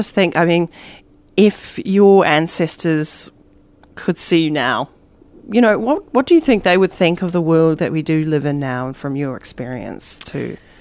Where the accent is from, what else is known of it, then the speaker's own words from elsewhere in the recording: New Zealand; But hey, I'm a New Zealander, so I'm kind of forgiven.